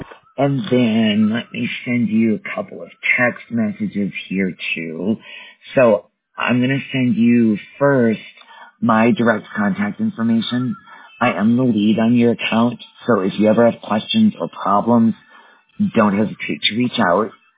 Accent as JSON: {"language": "English", "region": "Wisconsin", "country": "United States", "tie": "born or raised there", "moved": "yes", "lives_now": "Colorado, United States", "said": "I'm in Colorado. Yeah. I did grow up in the Midwest, though. I grew up in Wisconsin."}